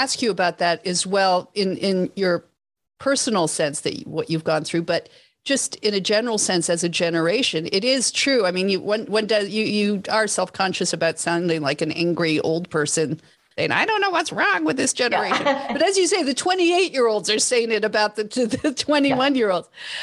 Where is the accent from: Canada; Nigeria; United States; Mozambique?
Canada; I grew up in Canada